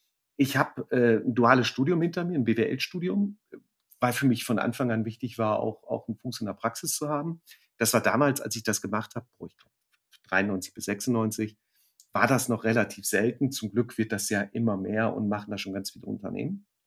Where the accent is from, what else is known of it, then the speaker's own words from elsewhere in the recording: Münster, North Rhine-Westphalia, Germany; wenn ich in Münster bin, wo ich herkomme, wo ich auch total glücklich bin, ist eine ganz tolle Stadt